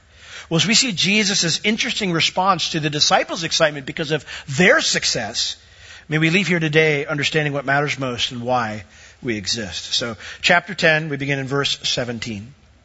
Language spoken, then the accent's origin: English; New York, United States; I grew up in New York. I was a Yankee fan, and they traded my favorite player.